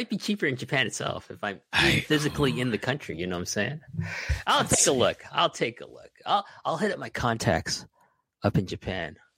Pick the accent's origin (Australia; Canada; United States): Canada; I'm paying double anyways because I'm Canadian.